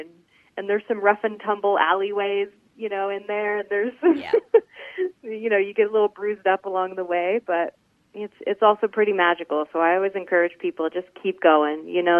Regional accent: Oregon, United States; And in growing up in Oregon in the 80s, you know, I was exposed to just more of that natural living lifestyle, alternative communities.

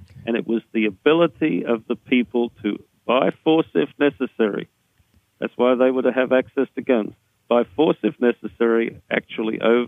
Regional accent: Australia; Well, you know, I'm from Australia. I didn't grow up with guns.

